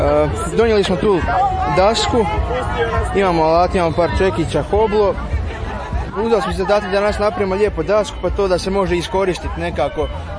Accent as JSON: {"language": "Croatian", "town": "Dvor", "region": "Sisak-Moslavina County", "country": "Croatia", "said": "Ja sam iz Dvora."}